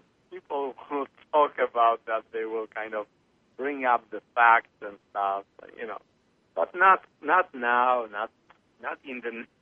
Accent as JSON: {"language": "English", "country": "Poland", "tie": "born or raised there", "lives_now": "United States", "said": "I mean, I remember growing up in Poland when you've got all these countries kind of next to each other."}